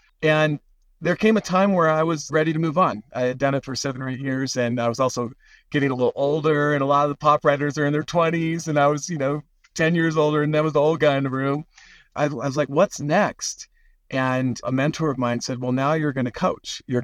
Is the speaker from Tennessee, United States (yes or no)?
no; Seattle, Washington, United States; I started wanting to write songs when I was a teenager growing up in Seattle, listening to the grunge music of the time.